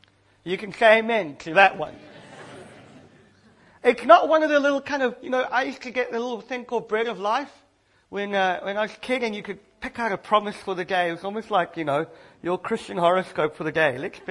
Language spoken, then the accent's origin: English; South Africa; I come from South Africa, and there are many cultural issues that we have to face and work through